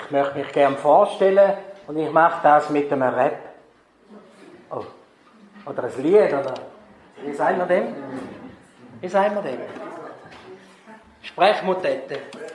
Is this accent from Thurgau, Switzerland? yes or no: yes; Thurgau, Switzerland; im Dezember zurückgekommen von Kolumbien. Und dann kommen wir hier in die Schweiz. Wir sind ursprünglich aus dem Thurgau.